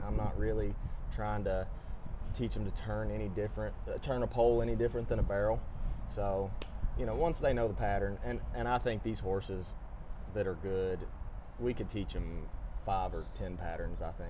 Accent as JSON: {"language": "English", "region": "Kentucky", "country": "United States", "tie": "born or raised there", "said": "and then just being in the area I grew up in down in Kentucky, everybody did poles."}